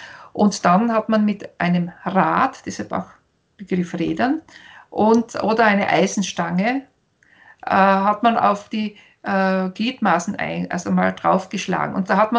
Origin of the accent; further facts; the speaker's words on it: Austria; da bei uns in Österreich halt auf unserem Gebiet.